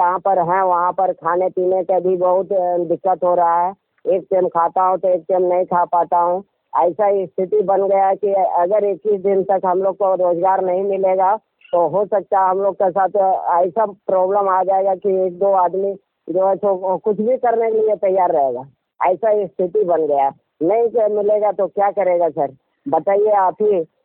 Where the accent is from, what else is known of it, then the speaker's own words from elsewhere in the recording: Jharkhand, India; now in Mumbai, India; बोकारो जिला नवाड़ी प्रखंड मुंगो रंगामाटी कोठी के रहने वाले हैं सर।